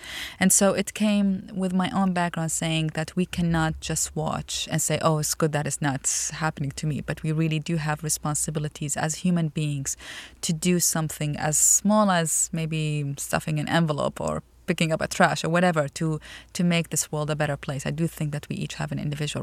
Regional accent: Iraq; I'm originally from Iraq, and I grew up with the Iran-Iraq war.

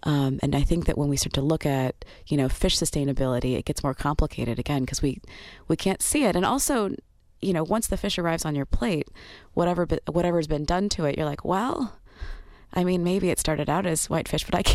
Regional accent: Great Lakes, United States; I come from Lake Erie country

